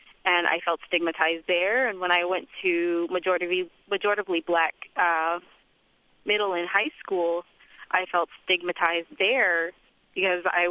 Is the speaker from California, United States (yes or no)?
no; Detroit, Michigan, United States; And that's just because of how and where I was raised. I was raised in Detroit and I was raised around blacks.